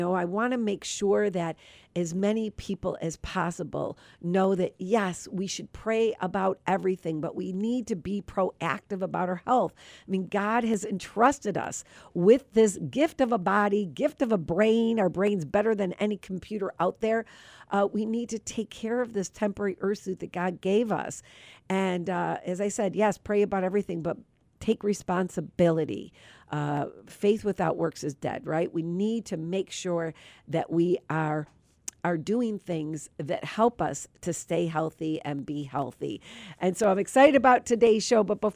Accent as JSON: {"language": "English", "town": "North Tonawanda", "region": "New York", "country": "United States", "tie": "born or raised there", "said": "And they are in the North Tonawanda, North Amherst area, which is my old stomping grounds. I grew up in North Tonawanda"}